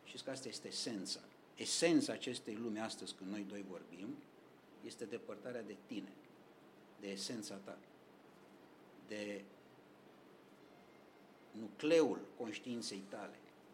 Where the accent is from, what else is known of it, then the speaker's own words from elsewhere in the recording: Romania; Pentru că sunt român de-ai tăi.